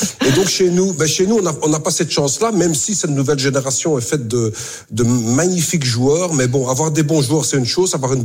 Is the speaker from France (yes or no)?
no; Belgium; Et pour l'instant, chez nous en Belgique